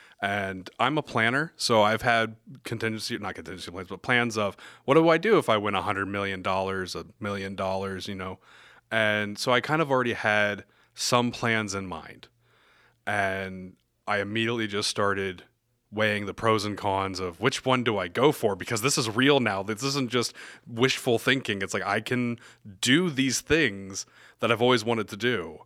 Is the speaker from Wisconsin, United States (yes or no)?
no; Glenwood, Iowa, United States; I'm from Glenwood, Iowa.